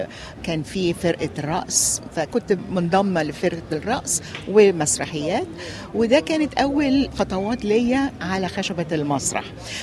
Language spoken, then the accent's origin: Arabic; Egypt; moved away as an adult; also born or lived in England; now in United States; أنا مولودة في مصر، عشت في مصر ودرست في مصر، لكن من عائلة أرمنية. بعد الثانوية العامة سافرت، عملت برضو American University in Cairo، وبعديها سافرت إنجلترا عشان أكمل دراساتي